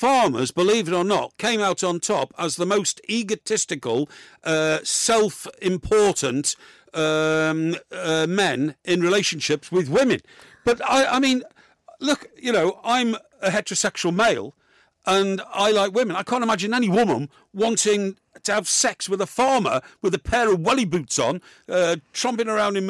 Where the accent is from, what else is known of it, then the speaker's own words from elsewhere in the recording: Chester, North West England, United Kingdom; I come from Chester, and that's on the verge of North Wales